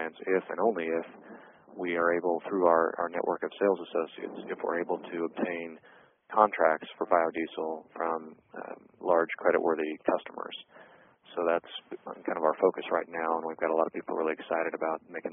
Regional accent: Midwest, United States; I don't know if that's because I'm from the Midwest or what, but I actually my family's from California originally

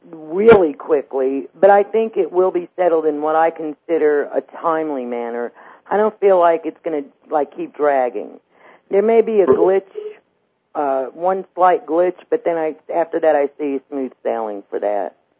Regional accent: New York, United States; born there; I said I was born on the Lower East Side of New York.

